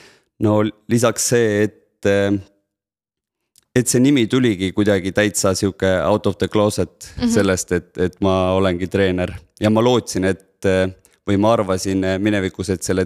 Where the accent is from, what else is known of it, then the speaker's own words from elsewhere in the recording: Rakvere, Lääne-Viru County, Estonia; moved away as an adult; now in Tallinn, Estonia; Olen pärit Rakverest ja peale gümnaasiumi tulin Tallinna ja lõpetasin kehakultuuri.